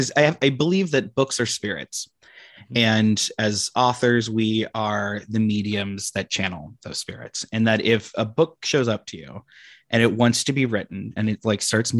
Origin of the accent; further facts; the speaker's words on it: United States; I, as an American, am speaking to you as somebody who comes from the place that my ancestors come from.